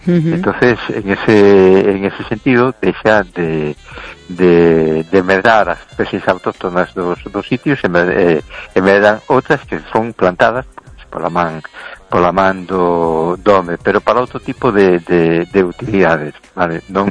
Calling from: A Coruña, Galicia, Spain; de Coruña. ¿Qué tal estamos?

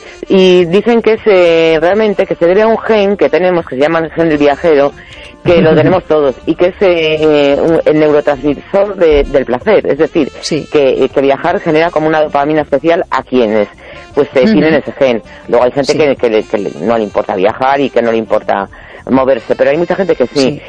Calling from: A Coruña, Galicia, Spain; de La Coruña.

